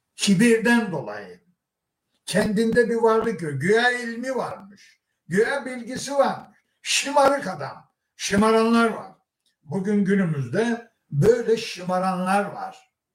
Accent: Rize, Turkey; Şimdi ben Karadeniz'de olduğum için bu Rizeli olduğum bilirim.

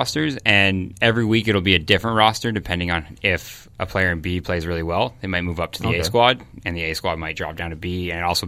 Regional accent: Kingsville, Ontario, Canada; I'm a county guy. Okay. I'm from Kingsville.

